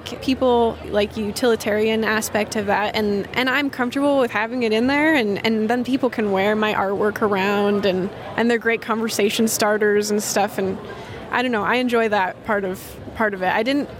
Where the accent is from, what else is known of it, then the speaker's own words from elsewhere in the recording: Rochester, Minnesota, United States; Well, I grew up here. I grew up in Rochester, but we just moved back in March because I was going to have a baby in May and we wanted to be closer to family.